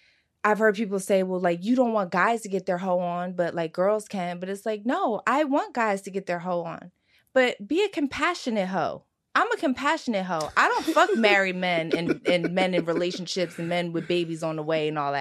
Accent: Philadelphia, Pennsylvania, United States; Babe, I'm also from South Philly. I grew up in a diner. My mother was a waitress.

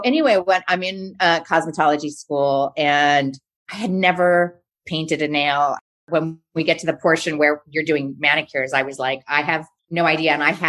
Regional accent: Arizona, United States; But to back up, I grew up in Arizona.

